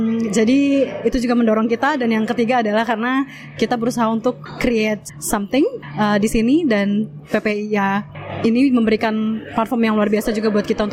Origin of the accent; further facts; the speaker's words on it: Indonesia; now in Australia; Karena kita berasal dari Indonesia dan kita juga diaspora di sini